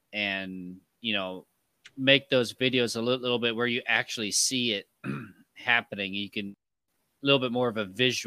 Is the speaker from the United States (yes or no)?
yes; Kansas City, Missouri, United States; I am from Kansas City, Missouri.